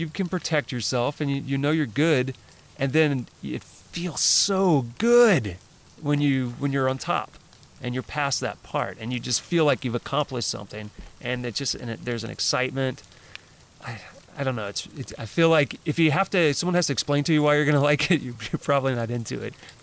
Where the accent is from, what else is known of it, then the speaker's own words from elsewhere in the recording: Louisiana, United States; And so I grew up in Louisiana, which is flat as can be.